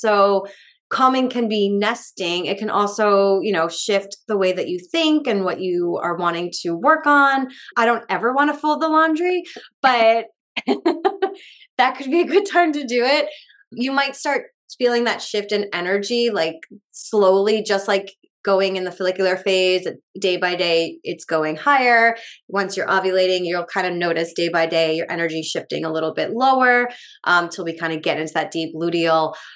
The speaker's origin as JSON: {"language": "English", "region": "New England", "country": "United States", "tie": "born or raised there", "said": "I grew up in New England."}